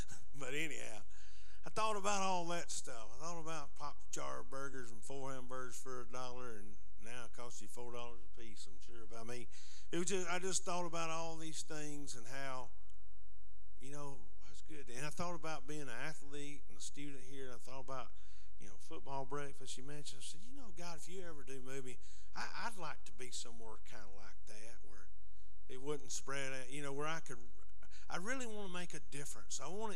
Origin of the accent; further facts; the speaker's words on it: Heflin, Alabama, United States; growing up in Heflin, I knew what small town life was about.